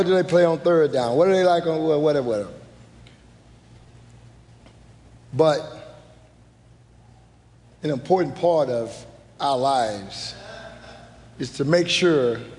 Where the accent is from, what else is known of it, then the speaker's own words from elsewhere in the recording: Houston, Texas, United States; moved away; But so I grew up in Houston, Texas. Any Texans in here? H-Town. Been living in Virginia for 40 years. And but I started off in Houston